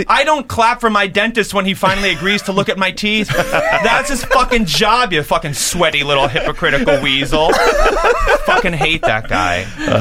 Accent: New York, United States; because I'm a New Yorker, hating Giuliani

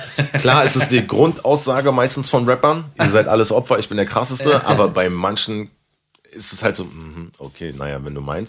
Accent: Berlin, Germany; ich bin hier in Kreuzberg groß geworden und habe auch meine Scheiße gebaut und sowas alles. Und da waren halt meine alten Klassenkameraden, ich bin halt hier Skalitzer in die Kiezschule gegangen.

